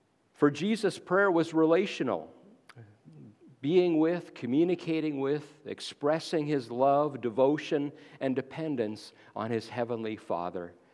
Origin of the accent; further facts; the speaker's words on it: Canada; When I was in school growing up in Canada, every day at my public school, we said the Lord's Prayer at the beginning of the day.